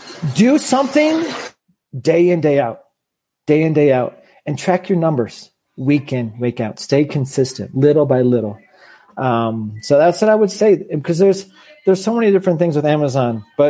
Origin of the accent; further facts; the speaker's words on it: Michigan, United States; Growing up in Southeast Michigan, my dad worked at General Motors factory, and 6 days a week, 7 days a week, 12 hours a day.